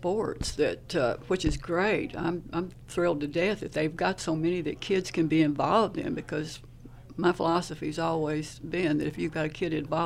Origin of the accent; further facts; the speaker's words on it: Detroit, Michigan, United States; Like me, I told you I was from Detroit, so football was our sport.